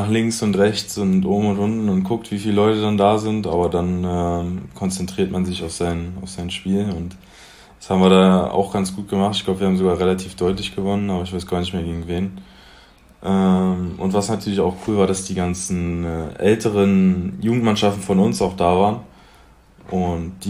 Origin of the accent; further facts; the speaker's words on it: Magdeburg, Saxony-Anhalt, Germany; Aus Magdeburg.